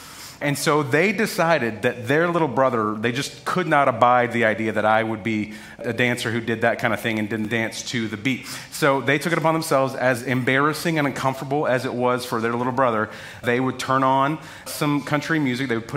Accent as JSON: {"language": "English", "region": "Texas", "country": "United States", "tie": "born or raised there", "said": "which is very important for a young guy growing up in Texas."}